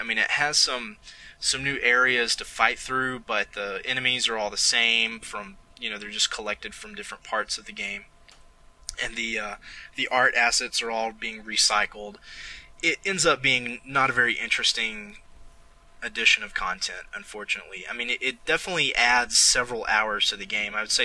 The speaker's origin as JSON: {"language": "English", "region": "the South", "country": "United States", "accent": "Southern American", "said": "my southern accent coming in and out, because I've been around southern people, namely my family"}